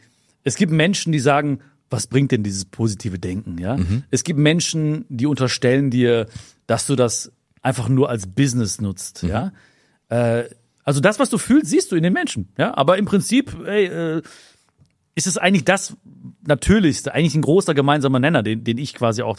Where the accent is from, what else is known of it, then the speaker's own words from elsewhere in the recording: Germany; ich liebe Deutschland, ne? Das ist mein Heimatland. Ne? Ich bin hier geboren, ich bin so dankbar, dass meine Mama mit 17 hier hingekommen ist.